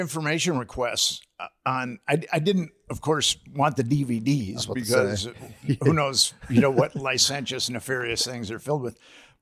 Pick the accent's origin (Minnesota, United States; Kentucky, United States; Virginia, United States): Minnesota, United States; I'm a Minnesotan and Target began in Minnesota.